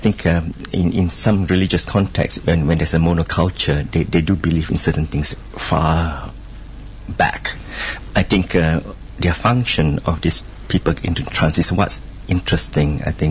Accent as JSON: {"language": "English", "region": "Malacca", "country": "Malaysia", "tie": "born or raised there", "said": "Well, the village I was brought up in was actually a very idyllic fishing village. You know, it's one of those villages that we have all the nationalities as our neighbours, Indian, Malays, Chinese."}